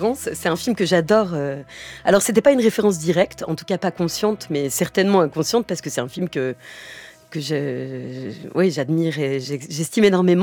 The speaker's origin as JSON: {"language": "French", "country": "France", "tie": "born or raised there", "said": "ma double culture depuis la naissance, où j'ai grandi donc en France, mais mes deux parents étaient polonais."}